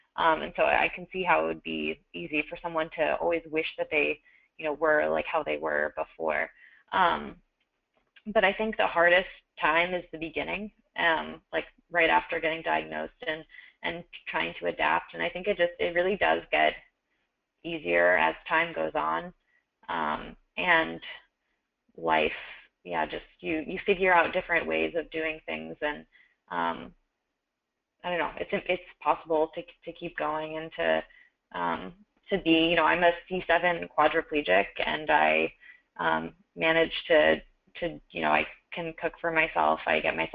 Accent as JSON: {"language": "English", "town": "New York City", "region": "New York", "country": "United States", "said": "I'm from New York City, so I kind of knew the deal"}